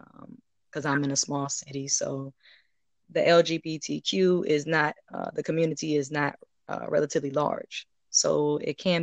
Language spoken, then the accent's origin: English; Miami, Florida, United States; also born or lived in Augusta; I am from Miami originally, military brat. Ended up in a small city called Augusta, Georgia, and making my way to Charlotte, to the new city.